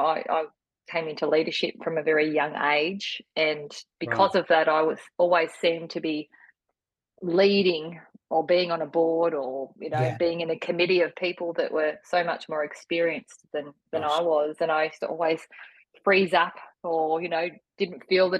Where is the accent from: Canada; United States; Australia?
Australia; Victoria; now in Kiama, Australia; In actual fact, I'm originally from Victoria, so Kiama was a bit of a holiday destination for us many, many moons ago